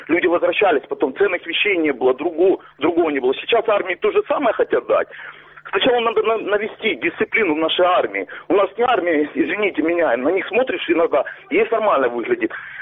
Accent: Donetsk Oblast, Ukraine; я из Донецкой области, подконтрольной Украине.

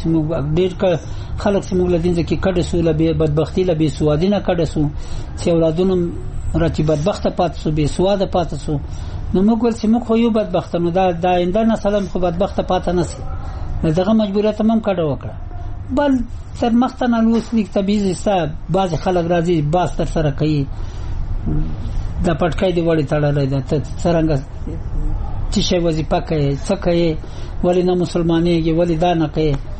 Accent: Ghazni, Afghanistan; د غزنی یم. عمر مې درې اتیا کاله ده.

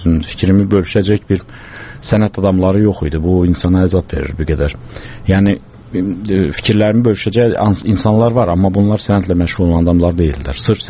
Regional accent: Baku, Azerbaijan; Mən NZS-də böyümüşəm. NZS-də daima zavodlar çalışırdı.

